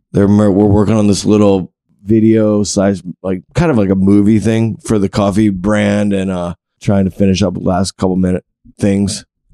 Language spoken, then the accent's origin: English; Wilmington, North Carolina, United States; also born or lived in Abingdon, Virginia; I was born in the Abingdon, Virginia, which is in the Appalachian Mountains. But at seven, my parents separated and my mother moved us to the beach. So we moved to Wilmington, North Carolina.